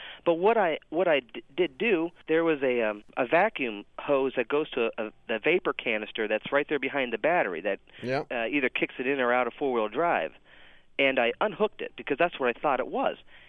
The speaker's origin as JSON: {"language": "English", "town": "Bloomington", "region": "Indiana", "country": "United States", "said": "I'm from Bloomington, Indiana."}